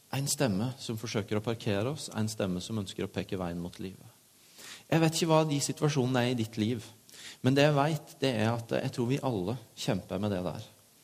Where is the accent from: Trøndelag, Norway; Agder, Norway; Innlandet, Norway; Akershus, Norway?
Agder, Norway; Tvedestrand; Jeg vokste opp på bedehuset hjemme i Tvedestrand, veldig god og trygg kristen familie